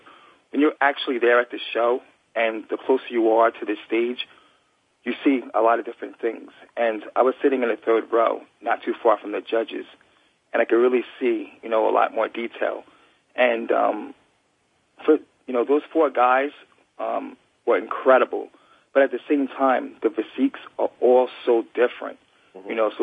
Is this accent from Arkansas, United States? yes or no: no; New York, United States; And definitely New York would be one of them because it's my hometown. And I love giving back to New York because a lot of my fans there, you know, can't make it over to the Olympia.